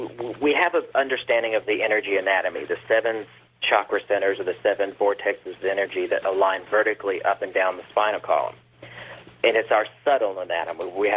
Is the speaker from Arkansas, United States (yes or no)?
yes; Arkansas, United States; Growing up in Arkansas in a little town